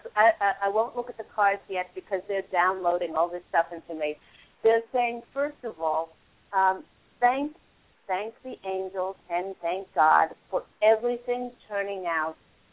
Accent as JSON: {"language": "English", "region": "New York", "country": "United States", "tie": "born there", "said": "New York, New York. That's where I was born."}